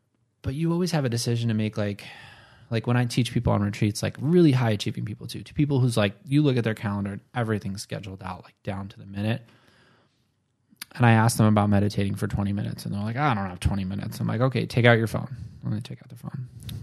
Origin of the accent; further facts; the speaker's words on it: New York, United States; Yeah, I you know, I'm from New York.